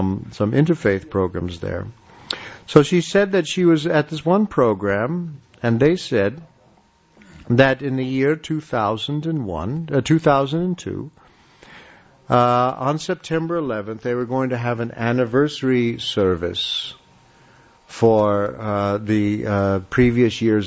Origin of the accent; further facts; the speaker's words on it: United States; You know, I'm an American. I have a very white face.